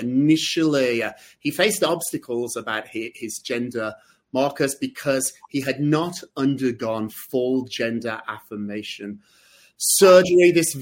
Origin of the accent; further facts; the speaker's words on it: United Kingdom; talking to my British friends, I'm from Britain